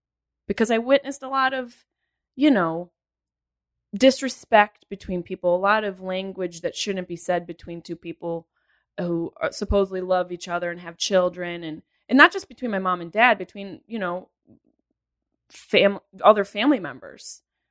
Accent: Syracuse, New York, United States; Upstate New York, Syracuse.

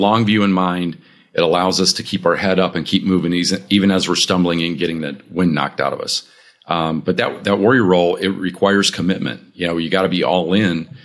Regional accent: Michigan, United States; I'm a Michigander. I'm from Michigan. And yeah, I'm cold weather people by design.

